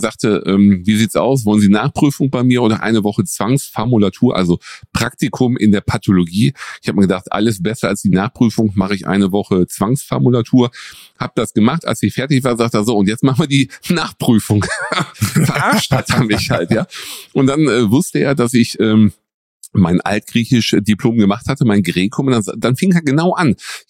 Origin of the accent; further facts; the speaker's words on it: North Rhine-Westphalia, Germany; Ja, die Ruhr, die fließt bei uns im Ruhrgebiet.